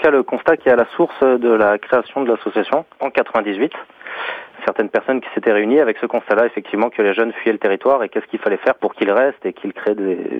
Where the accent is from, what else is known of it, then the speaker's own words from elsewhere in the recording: Paris, Île-de-France, France; now in Tardets, France; en tant que Parisien exilé, j'en ai pris plein les yeux et puis je compte bien rester par ici.